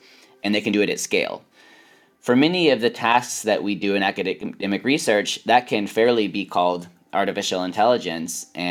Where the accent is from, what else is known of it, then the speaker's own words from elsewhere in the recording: Texas, United States; also born or lived in New York; That's right. I grew up in Texas. I spent my grad school years in New York.